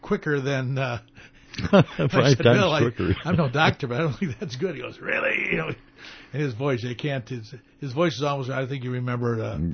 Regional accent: Madison, Wisconsin, United States; we were in one of my hometown of Madison, Wisconsin

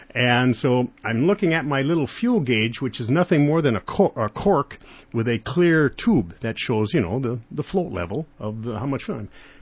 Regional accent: Medford, Wisconsin, United States; I was flying, and over by my hometown of Medford, Wisconsin.

